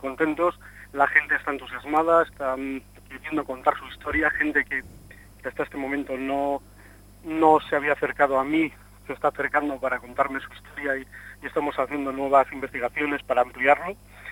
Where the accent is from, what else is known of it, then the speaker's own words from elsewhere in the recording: Barakaldo, Basque Country, Spain; era una laguna a cubrir en la historiografía de mi pueblo, ¿no? En Baracaldo faltaba ese trocito de historia que me llamaba la atención.